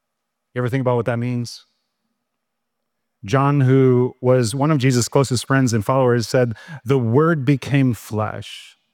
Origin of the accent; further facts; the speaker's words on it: Midwest, United States; Where I grew up in the Midwest, school lunch in my grade school was kind of like this.